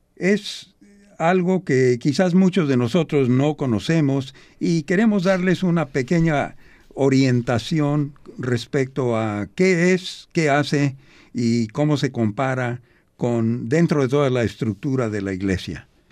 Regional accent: United States; pero soy de nación americana y traigo un sello que dice Made in USA.

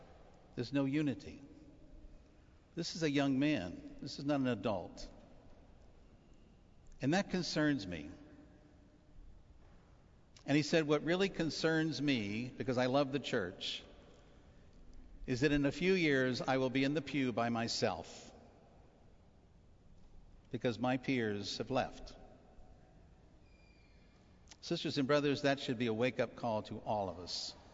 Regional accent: Houston, Texas, United States; I know when I was growing up in Houston, every Christ the King Sunday, we would fly downtown in our cars with our cassocks and surplices as altar boys

